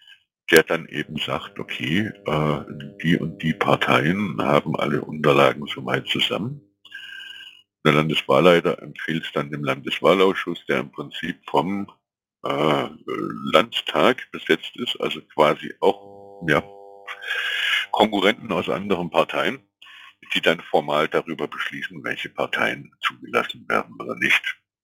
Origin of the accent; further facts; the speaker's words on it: Kaufbeuren, Bavaria, Germany; aus Kaufbeuren, wo ich herkomme